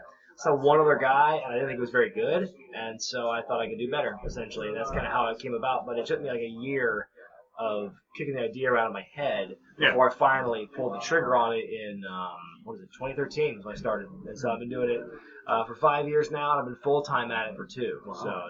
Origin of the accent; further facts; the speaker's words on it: Oregon, United States; now in United Kingdom; because I'm from Oregon originally, so I'd wear like the college jersey.